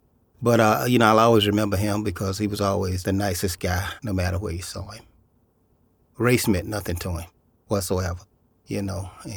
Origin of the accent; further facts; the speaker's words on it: Southern United States, United States; I'm from the South, you know, that's the Bible Belt.